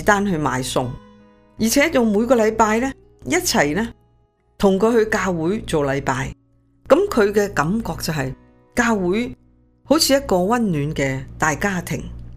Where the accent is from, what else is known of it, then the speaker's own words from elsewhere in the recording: China; 因为你知道我哋个个中国人咧讲英文都会有口音噶嘛，除非我哋喺本地出生嘅啫。